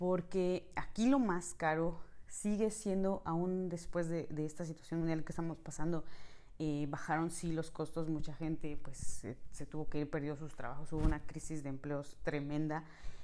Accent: Mexico; moved away; me requerían que como turista estando aquí, si yo no salía del país, solamente me daban una visa como mexicana de 90 días

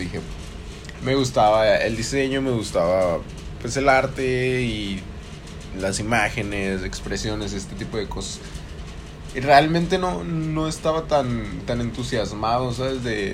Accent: Baja California, Mexico; Yo estudié en México, soy mexicano, estudié en Baja California, Mexicali.

